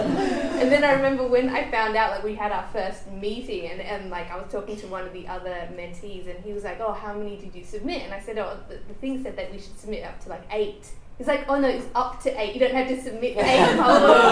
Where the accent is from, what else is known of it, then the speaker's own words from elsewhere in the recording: India; I look at his web page and I'm like, okay, is he saying the motherland because I'm from India?